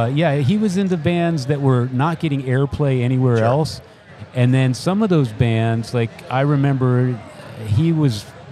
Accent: San Antonio, Texas, United States; now in Austin, United States; been in Austin for like 28 years, but prior to that, in my formative years, as a teenager, mm-hmm. I was growing up in San Antonio

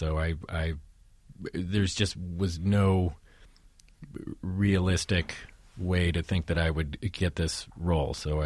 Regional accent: Modesto, California, United States; I'm from California. There's one very funny scene where all the older men of this family are sitting around talking about cars, watching football, and this is a scene that I experienced in my own personal life in Modesto, California, with my grandpa and all his family.

